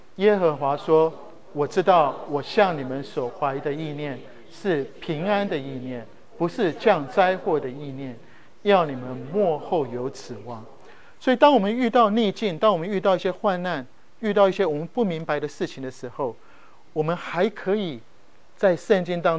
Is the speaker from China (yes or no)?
no; Taiwan; 我从台湾来，台湾有很多很多的庙宇，